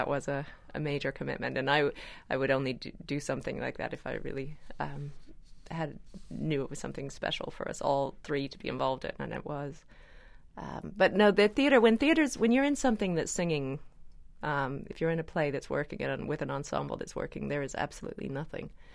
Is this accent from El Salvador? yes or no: no; United States; also born or lived in United Kingdom; I was there for 12 years, and I definitely have a British side. I was an American teenager, and I think what you are as an American as a teenager is sort of never quite leaves.